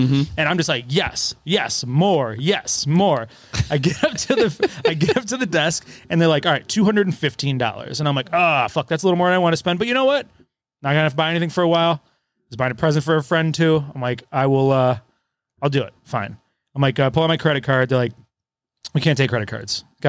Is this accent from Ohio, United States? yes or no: yes; Cleveland, Ohio, United States; And I'm like, no, I'm from Cleveland.